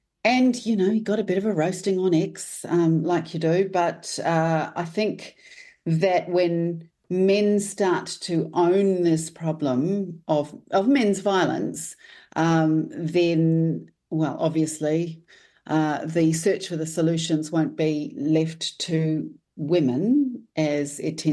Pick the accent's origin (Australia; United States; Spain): Australia; And I'm, you know, as a woman and as an Australian, yeah.